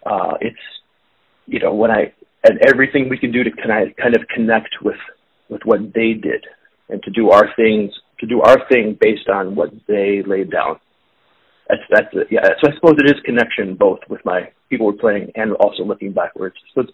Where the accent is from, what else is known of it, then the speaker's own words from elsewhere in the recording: Oak Park, Illinois, United States; also born or lived in Washington, D.C.; Born in the D.C. area, but yeah, I grew up here in Chicago, actually just outside in Oak Park, Oak Park River Forest.